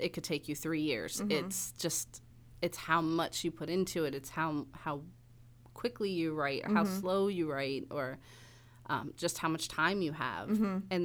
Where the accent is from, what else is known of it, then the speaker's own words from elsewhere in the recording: Dunkirk, New York, United States; I am thinking about maybe making a trip back to my hometown and maybe do a signing in there. I'm originally from Dunkirk, New York.